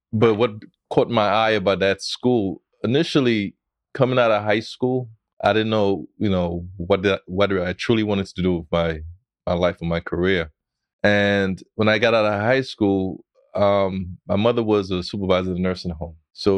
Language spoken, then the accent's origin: English; Bronx, New York, United States; So pretty much all that, you know, started in my neighborhood, you know, growing up in the Bronx.